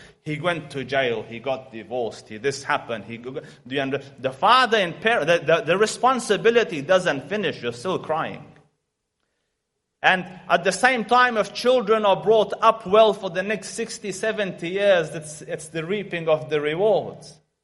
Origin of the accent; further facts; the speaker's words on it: Afghanistan; English is a second language; He's from Russia. Now I am from Afghanistan.